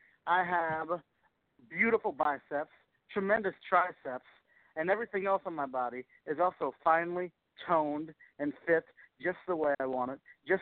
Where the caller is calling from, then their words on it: San Antonio, Texas, United States; Here's the world's sexiest cowboy from San Antonio, Texas, where we're always in a good mood and we all eat Von Erich-shaped food, brother.